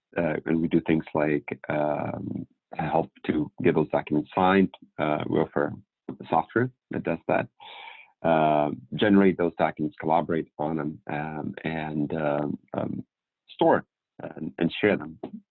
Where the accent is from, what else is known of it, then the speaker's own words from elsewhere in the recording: Belarus; I am originally from Belarus.